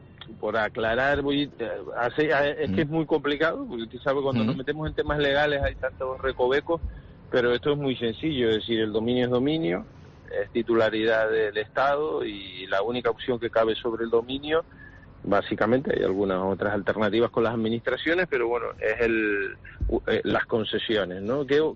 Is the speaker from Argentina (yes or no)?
no; Canary Islands, Spain; con uñas y dientes, como canarios que somos, ¿no?